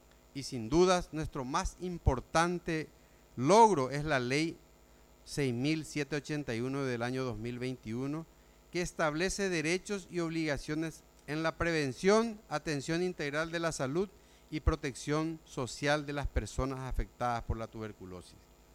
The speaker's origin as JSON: {"language": "Spanish", "country": "Paraguay", "said": "Es la principal experiencia que vamos a compartir como paraguayos con la participación en la cumbre, como participantes en la cumbre."}